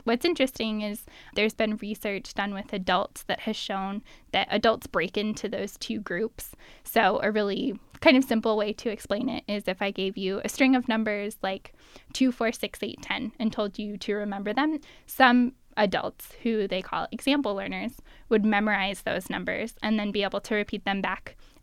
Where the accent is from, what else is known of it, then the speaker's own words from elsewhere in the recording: Marana, Arizona, United States; Growing up in Marana, I really like country music. It just kind of goes with growing up there.